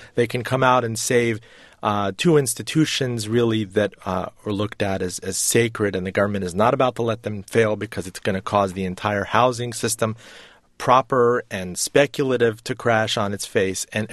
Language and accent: English; Miami, Florida, United States; And look, I'm from Miami, Florida. That's condo flipper central.